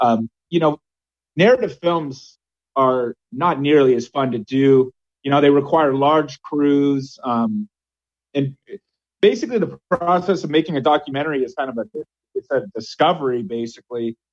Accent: Satellite Beach, Florida, United States; now in Los Angeles, United States; Well, I grew up in Florida, Central Florida, and I've been in LA for about 15 years now.

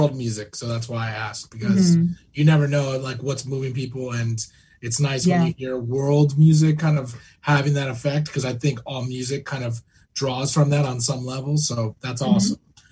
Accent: St. John's, Newfoundland and Labrador, Canada; born there; I was born in St. John's, Newfoundland. I'm like, you're Canadian. I'm Canadian, too, except I was only there for a year.

